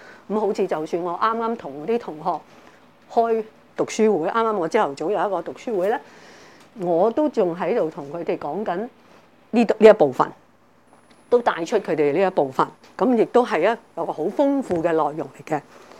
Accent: China; 我們中國人呢都有這些這樣的德行

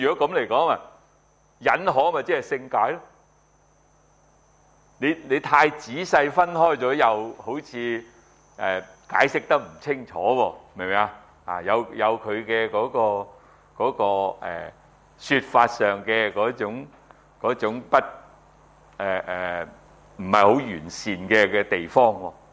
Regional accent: China; 我哋中国人嘅思想同人哋唔同噶，其实。

